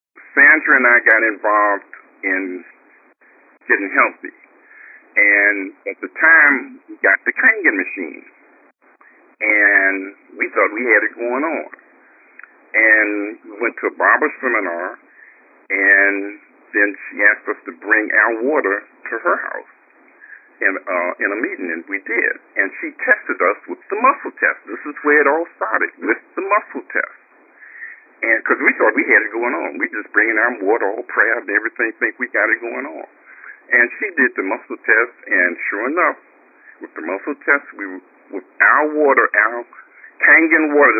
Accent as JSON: {"language": "English", "town": "Richmond", "region": "Virginia", "country": "United States", "said": "Basically, I'm from Richmond, Virginia, and I went to New York."}